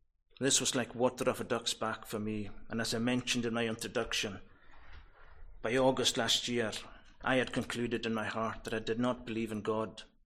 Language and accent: English; Scalpay, Scotland, United Kingdom; I was born in 1972. I was brought up in Scalpe. I'm the younger of two brothers.